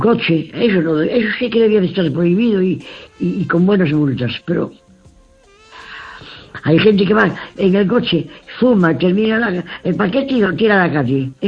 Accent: Mugardos, Galicia, Spain; de Mugardos.

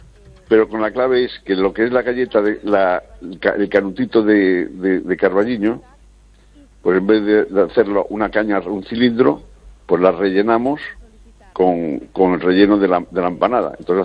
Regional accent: Marín, Galicia, Spain; pues yo soy gallego, soy de Marín, pues tal, no sé qué, vamos a hablar

